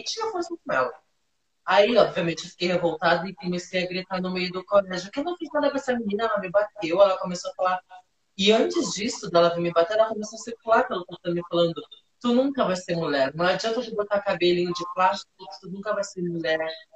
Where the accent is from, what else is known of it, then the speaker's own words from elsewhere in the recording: Natal, Rio Grande do Norte, Brazil; moved away; lá na minha cidade de Natal, antes de vir pra cá.